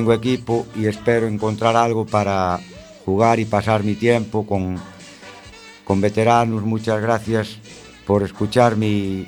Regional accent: A Coruña, Galicia, Spain; lo tuve que dejar y volver a mi tierra natal, a Coruña.

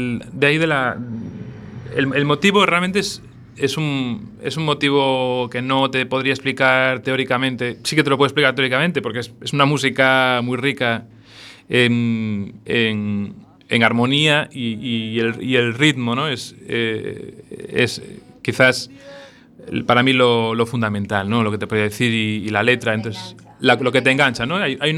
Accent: Lugo, Galicia, Spain; born there; Pero bueno, nací en Lugo, el idioma que manejo es el castellano

